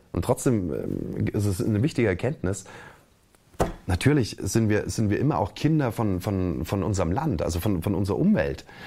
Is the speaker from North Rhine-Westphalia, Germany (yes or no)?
no; Bavaria, Germany; now in Chemnitz, Germany; Da, wo ich herkomme, in Bayern, sagt man Rankerl dazu. Das Brotrankerl. Jetzt hier in Sachsen, und ich weiß noch nicht mal, ob es überall in Sachsen so ist, aber da, wo ich jetzt lebe, und ich bin da mit einer Sächsin verheiratet in Chemnitz